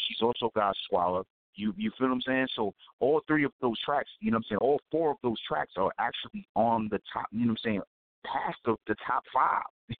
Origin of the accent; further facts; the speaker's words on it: Queens, New York, United States; I'm from the hood, you know what I'm saying? I'm from Queens and all that.